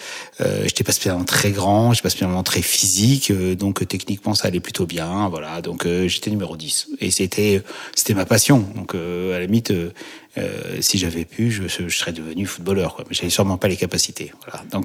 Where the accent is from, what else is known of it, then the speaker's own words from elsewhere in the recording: Créteil, Île-de-France, France; j'ai grandi dans la banlieue parisienne, à Créteil. Donc, je suis né là-bas, j'ai grandi là-bas.